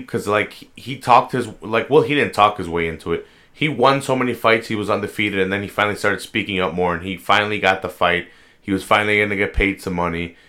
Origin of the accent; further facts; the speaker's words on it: Chicago, Illinois, United States; We're from Southside Chicago.